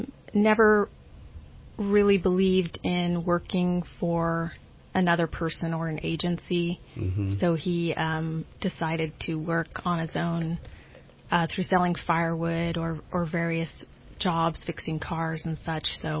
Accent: Cottonwood, United States; I was born in Cottonwood. Yes, I realize there's no hospitals there, but a next-door neighbor delivered me for $100. So that's my roots, Cottonwood.

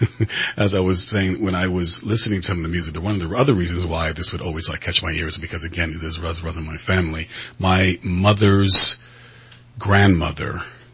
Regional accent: St. Paul, Minnesota, United States; Well, I was born and raised in Minneapolis, well, actually St. Paul, Minnesota.

